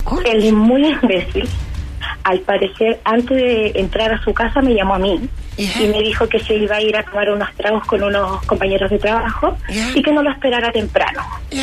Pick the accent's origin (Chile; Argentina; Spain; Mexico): Chile; como buena si chilena, mala, empoderada.